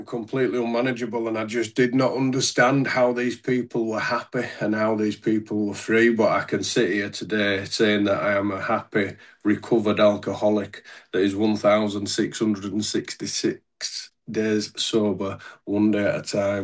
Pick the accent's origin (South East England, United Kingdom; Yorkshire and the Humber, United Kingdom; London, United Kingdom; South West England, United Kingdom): Yorkshire and the Humber, United Kingdom; Leeds; So I'm coming from Leeds in the UK, in the wonderful county of Yorkshire. Commonly known locally as God's own country.